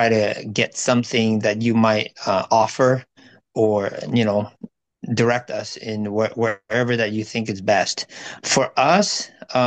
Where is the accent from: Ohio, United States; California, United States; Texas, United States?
California, United States; Irvine; Long time ago. Yeah, so we're from Orange County, which is a little bit more north of San Diego, a little bit more south of Los Angeles, closer to the beach. We're in Irvine, so we're not on the beach at all.